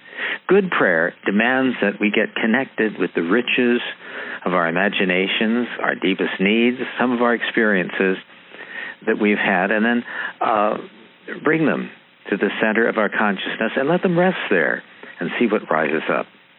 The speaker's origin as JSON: {"language": "English", "region": "California", "country": "United States", "tie": "born or raised there", "said": "I was raised in California, and even as a child or a Boy Scout, we were fanatic about the damage of forest fires and its danger."}